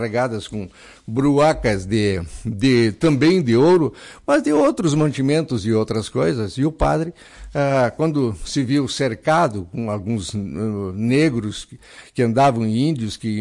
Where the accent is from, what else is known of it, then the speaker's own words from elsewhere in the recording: Lagoa Vermelha, Rio Grande do Sul, Brazil; da minha terra, da nossa Lagoa Vermelha